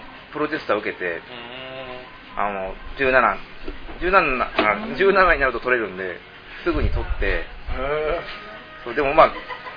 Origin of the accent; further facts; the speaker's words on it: Shibuya, Tokyo, Japan; born there; now in Itabashi, Japan; 俺渋谷区で生まれたけど、今板橋区って言うから